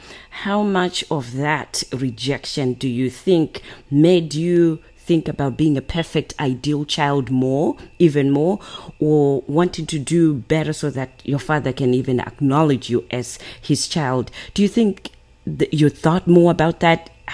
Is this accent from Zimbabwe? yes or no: yes; Zimbabwe; I'm originally from Zimbabwe